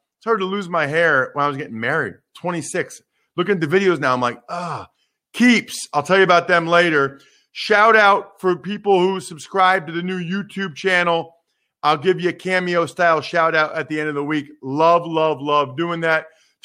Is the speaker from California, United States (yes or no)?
no; Wyomissing, Pennsylvania, United States; He's been on the show a couple times from my hometown, Wyomissing, Pennsylvania.